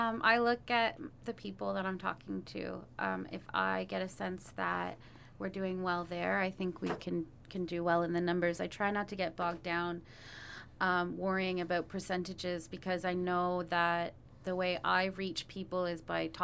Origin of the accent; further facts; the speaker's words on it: Kitchener, Ontario, Canada; I'm originally from Kitchener. I moved to Peterborough to go to school to be a nurse.